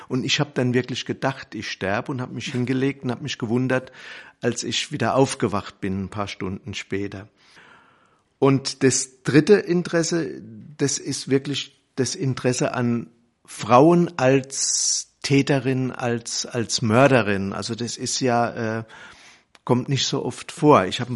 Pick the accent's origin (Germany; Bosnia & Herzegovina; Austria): Germany; Dirmstein, Rhineland-Palatinate; Ich komme aus der Region. Dirmstein, Worms ist in der Nähe.